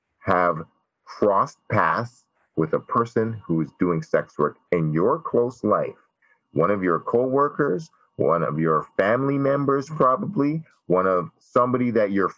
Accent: Canada; now in Toronto, Canada; I'm a Jamaican Canadian porn star, musician, journalist, activist, cat lover, comic book lover, interesting human being that lives in Toronto, Ontario, Canada.

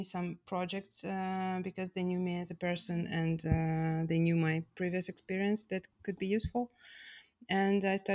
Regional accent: Moscow, Russia; English is a second language; moved away as an adult; also born or lived in Murmansk; now in London, United Kingdom; I'm from Russia. I was born in Murmansk. With my family, we've relocated to Moscow when I was a child, and I just recently relocated to London last year, 2022.

